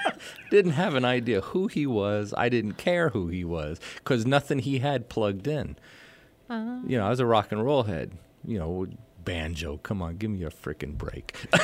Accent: Beacon, New York, United States; No, I grew up in New York, and my neighbor was was someone that we used to make fun of in Beacon, New York, right on the Hudson River.

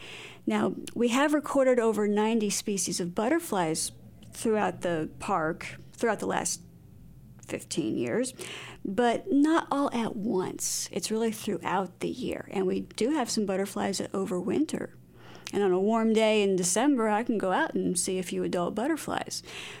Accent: Iowa, United States; And I grew up in Iowa, where we had some very hard winters

